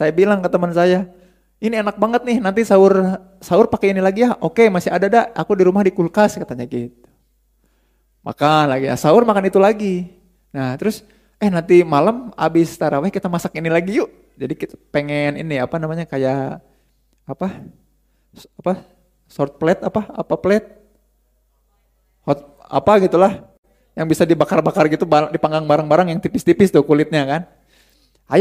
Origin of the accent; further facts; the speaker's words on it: Bandung, West Java, Indonesia; Saya kan dulu rumah waktu masa kecil saya rumah di Pagarsi. Pagarsi dekat Cibadak. Cibadak kan Chinatown-nya Bandung.